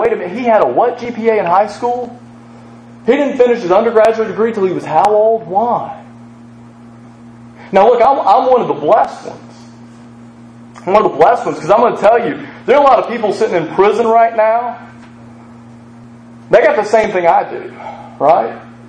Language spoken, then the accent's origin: English; Tennessee, United States; Now, I grew up in West Tennessee in the 1980s, and it's a lovely place, right? But it's rural.